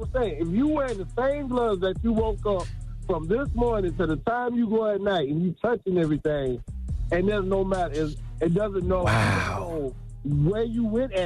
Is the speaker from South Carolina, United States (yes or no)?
yes; South Carolina, United States; You know, I'm a truck driver. I'm down here from South Carolina.